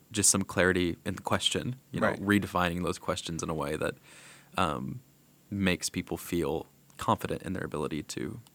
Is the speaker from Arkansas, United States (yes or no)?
yes; Arkansas, United States; growing up in Arkansas, going to university in Arkansas, and then just sort of taking this leap over to the Northeast.